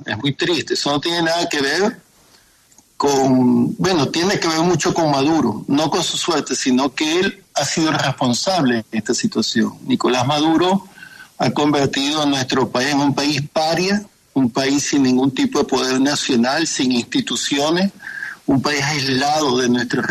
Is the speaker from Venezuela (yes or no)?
yes; Venezuela; Mira, yo como venezolano y patriota estoy indignado porque nuestro país haya sido intervenido militarmente, ¿no?